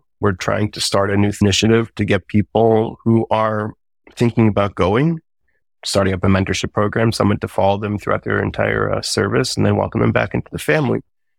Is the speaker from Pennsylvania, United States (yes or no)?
yes; Pittsburgh, Pennsylvania, United States; I am from Pittsburgh. My family has been here since 1916.